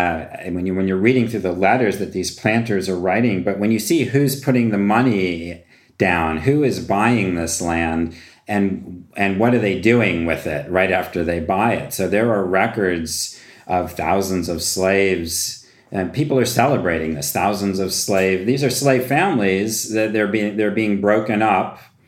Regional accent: Georgia, United States; especially in my home state of Georgia

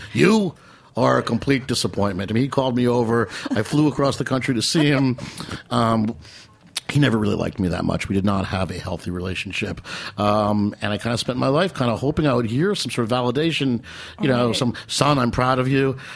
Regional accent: Metuchen, New Jersey, United States; We've been all the way to Metuchen, New Jersey, my hometown

